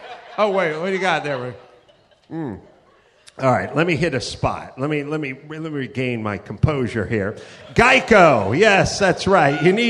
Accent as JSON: {"language": "English", "town": "North Hollywood", "region": "California", "country": "United States", "tie": "born or raised there", "said": "I grew up in North Hollywood. North Hollywood is 7 miles away from Beverly Hills."}